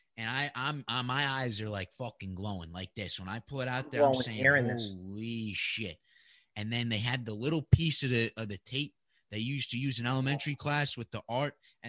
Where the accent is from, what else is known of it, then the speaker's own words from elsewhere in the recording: New York, United States; I'm from New York, but I go to Jersey frequently.